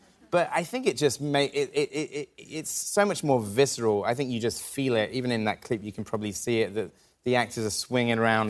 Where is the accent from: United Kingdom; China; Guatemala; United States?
United Kingdom; England; And also as an English person, I'm not really ready for, like, the Georgia weather.